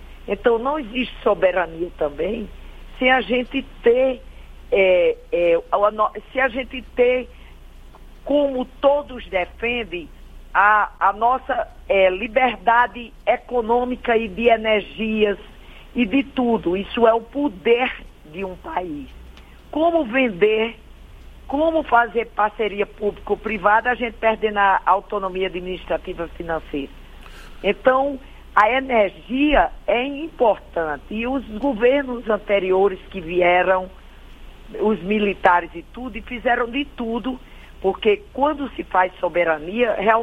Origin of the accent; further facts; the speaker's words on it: Rio Grande do Norte, Brazil; eu sou de um interior do Rio Grande do Norte